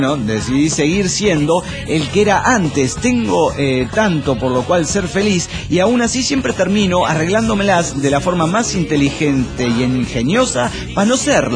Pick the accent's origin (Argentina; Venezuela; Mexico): Mexico; Guadalajara, Jalisco; Hola, soy el trailero de Guadalajara, Jalisco, México.